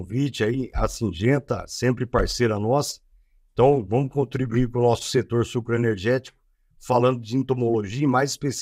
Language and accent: Portuguese; Monte Alto, São Paulo, Brazil; born there; nasci na Grande Monte Alto, uma cidade que eu tenho a honra de sempre evidenciar. Tive a oportunidade de estudar em Araras, na UFSCar, um centro bem referência em cana-de-açúcar.